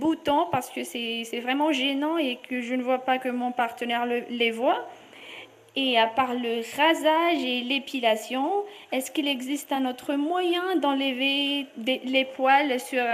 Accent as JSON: {"language": "French", "town": "Fianarantsoa", "region": "Haute Matsiatra", "country": "Madagascar", "said": "j'ai 25 ans et je viens de Madagascar, de la ville de Fianarantsoa."}